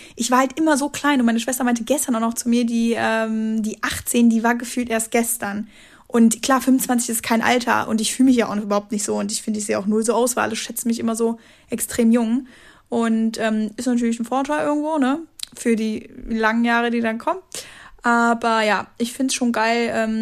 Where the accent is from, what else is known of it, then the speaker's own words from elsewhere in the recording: Dormagen, North Rhine-Westphalia, Germany; bekannten Leuten aus Dormagen, also da, wo ich herkomme.